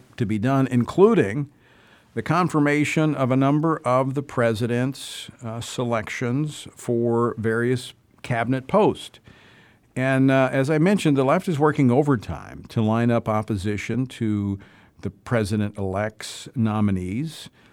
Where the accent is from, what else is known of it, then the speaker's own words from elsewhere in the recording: Louisiana, United States; Time out. I'm from Louisiana.